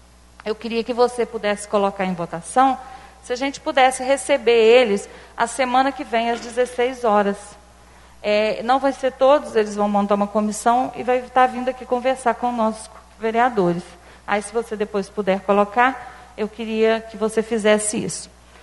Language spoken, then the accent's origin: Portuguese; Santos Dumont, Minas Gerais, Brazil; eu não sou vereadora de uma localidade só, eu sou da cidade de Santos Dumont.